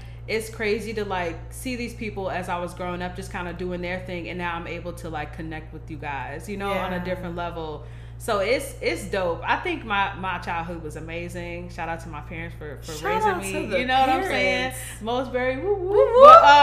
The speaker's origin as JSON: {"language": "English", "town": "Madison", "region": "Wisconsin", "country": "United States", "tie": "born or raised there", "said": "I really enjoyed myself. I don't have much bad to say about Madison. This is, like, what I know."}